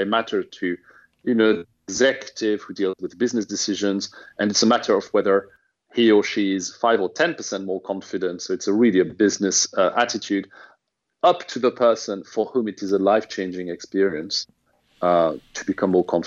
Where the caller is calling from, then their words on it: London, United Kingdom; because I'm calling from London